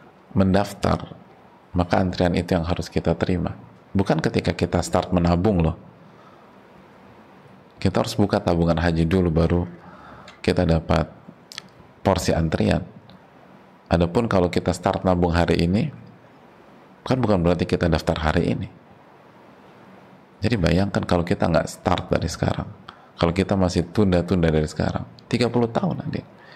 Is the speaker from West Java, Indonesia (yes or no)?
no; Makassar, South Sulawesi, Indonesia; usia 60 tahun. Kita orang Makassar 39 tahun.